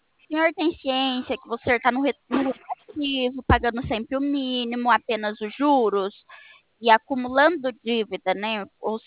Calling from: Limeira, São Paulo, Brazil; eu falo de Limeira.

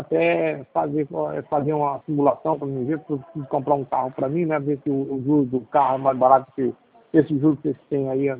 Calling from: Campo Grande, Mato Grosso do Sul, Brazil; Não, Campo Grande.

